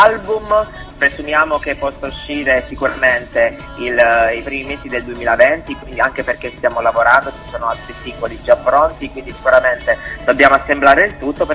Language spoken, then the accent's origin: Italian; Taranto, Apulia, Italy; qui in Puglia, perché siamo pugliesi, ad alcune manifestazioni che si svolgeranno nella città di Taranto, perché noi siamo anche di Taranto.